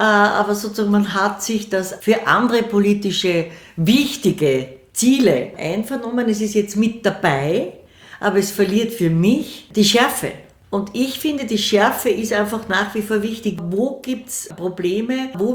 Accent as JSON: {"language": "German", "region": "Vienna", "country": "Austria", "said": "Ich bin eine stolze Wienerin."}